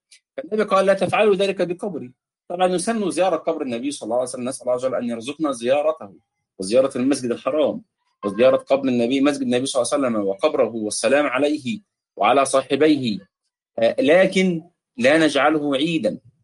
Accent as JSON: {"language": "Arabic", "country": "Egypt", "tie": "born or raised there", "said": "عندنا في مصر كما كنا نتعلمها في المدارس الابتدائية ونحن صغار"}